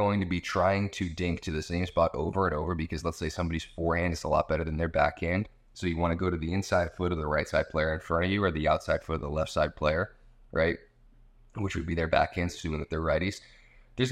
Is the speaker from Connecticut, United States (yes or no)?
yes; Darien, Connecticut, United States; also born or lived in New York City; I was born in New York City. I grew up 30 minutes outside or 45 minutes outside of New York City in Darien, Connecticut.